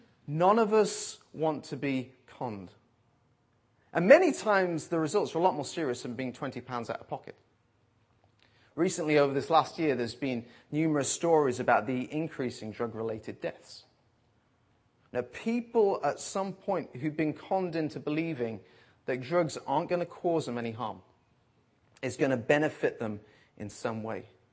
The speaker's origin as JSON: {"language": "English", "country": "United Kingdom", "said": "And of course, being British"}